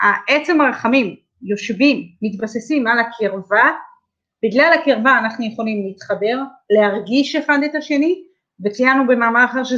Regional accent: Safed, Northern District, Israel; כשהייתי ילדה, גדלתי בצפת.

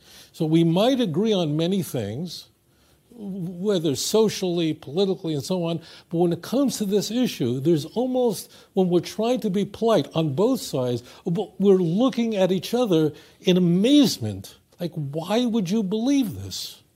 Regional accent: Brooklyn, New York, United States; that I observed growing up in Borough Park, Brooklyn, as a kid, was insane.

